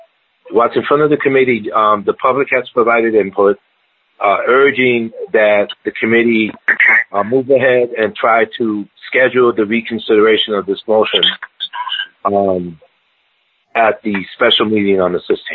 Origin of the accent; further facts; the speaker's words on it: Brooklyn, New York, United States; I'm from Brooklyn, so it sounds like the 15th, but it's the 16th.